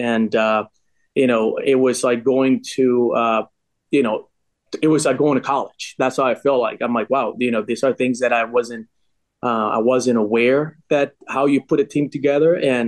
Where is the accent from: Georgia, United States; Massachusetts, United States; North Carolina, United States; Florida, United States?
Florida, United States; Miami; At the time, I came from Miami. I wasn't exposed to a lot of that in Miami.